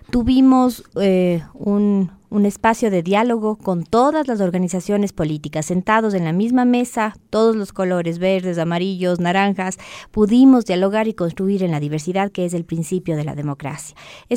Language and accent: Spanish; Ecuador; sabemos de la época compleja que se nos avecina, no solamente como ecuatorianos, sino como mundo.